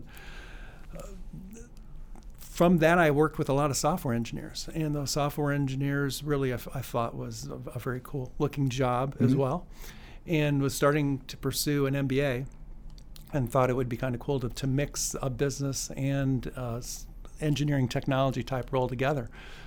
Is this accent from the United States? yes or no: yes; Litchfield, Illinois, United States; I grew up in Litchfield, Illinois, and my first venture into Bloomington Normal was when I enrolled in a pre-engineering program here